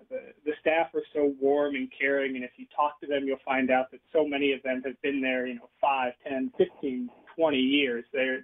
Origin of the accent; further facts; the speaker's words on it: St. Louis, Missouri, United States; I grew up in St. Louis, so I was born and raised here in town, was a Kirkwood High School graduate